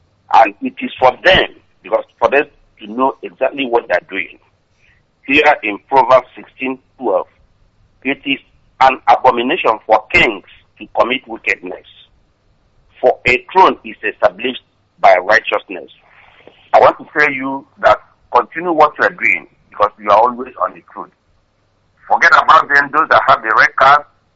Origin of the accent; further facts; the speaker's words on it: Ahala, Nigeria; now in Bronx, United States; I'm calling from U.S., precisely in Bronx. I'm from Ahala, in the local government area of Biafra land.